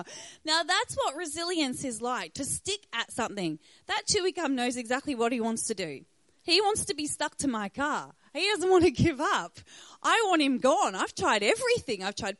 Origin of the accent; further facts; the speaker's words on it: Cranbourne, Victoria, Australia; I come from Cranbourne